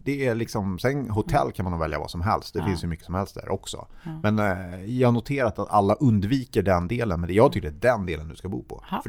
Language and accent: Swedish; Värmland, Sweden; Jag var hemma i Värmland och köpte på mig så sjukt mycket värmlandskarv.